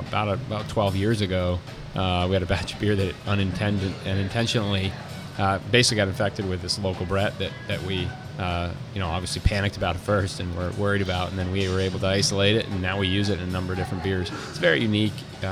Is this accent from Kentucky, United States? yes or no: no; Vermont, United States; Yeah, I grew up in Vermont and you know, on a small farm, and ended up going to college in Maine at a small college called Bates College.